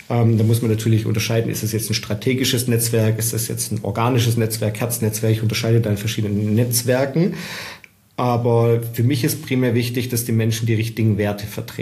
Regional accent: Stuttgart, Baden-Württemberg, Germany; ich gehe schon auf die 40 zu. Ja, so wie du sagst, komme ursprünglich aus dem Stuttgarter Raum, aus Süddeutschland, aus dem Schwabeländle, lebe jetzt mittlerweile seit 2021 hier im wunderschönen Dubai

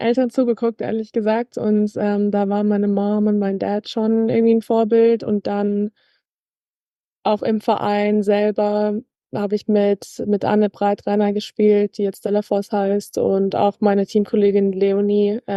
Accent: Munich, Bavaria, Germany; also born or lived in Los Angeles; Ich komme aus München ursprünglich. Bin jetzt 22 Jahre alt und war für 4 Jahre in LA am College

